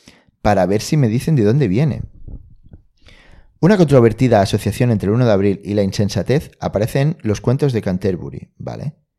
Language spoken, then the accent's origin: Spanish; Balearic Islands, Spain; pues somos mallorquín, entonces en tu cumple llevas una ensaimada